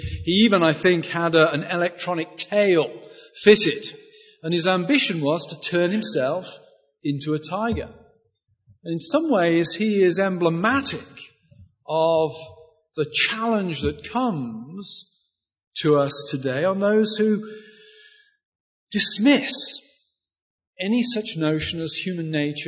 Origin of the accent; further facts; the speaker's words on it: United Kingdom; You can tell from my accent that I didn't grow up on the south side of Philadelphia. I come from Britain, Northern Europe